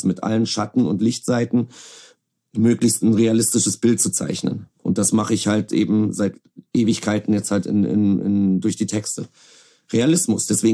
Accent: Berlin, Germany; moved away; ich bin ja ursprünglich aus Berlin und ich wurde von einer Berliner Mutter erzogen.

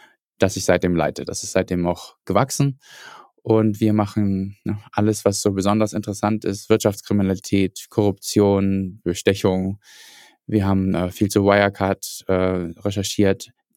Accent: Hamburg, Germany; born there; Ich bin in Hamburg geboren

